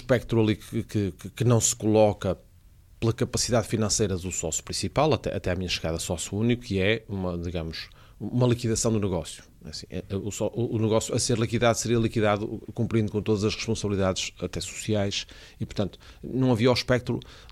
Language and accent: Portuguese; Norte, Portugal; estávamos a transformar-nos numa confecção que tantas temos lá no Val do Ave, de onde eu venho, não é?